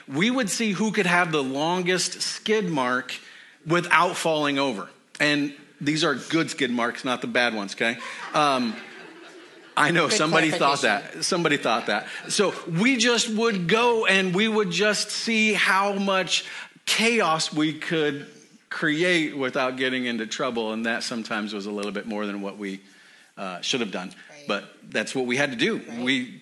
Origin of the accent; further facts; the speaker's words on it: Colorado, United States; And growing up in Colorado, the sun shines like 300 days of the year.